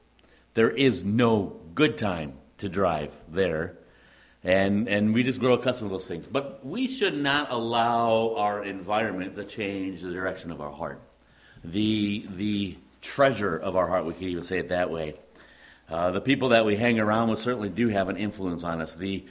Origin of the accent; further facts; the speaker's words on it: Illinois, United States; But case in point, obviously I grew up in the Chicago suburbs. And we're used to streetlights being on all night and traffic being pretty much constant.